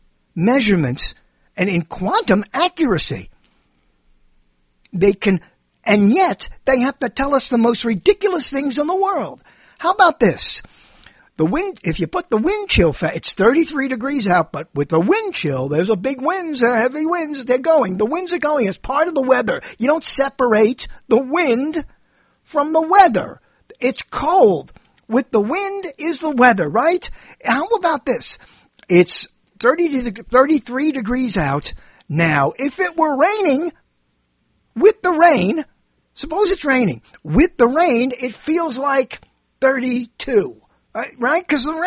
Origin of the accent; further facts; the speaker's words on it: New York City, New York, United States; I use the word hate very liberally because I'm, you know, I'm a New Yorker, and we go right for the throat most of the time.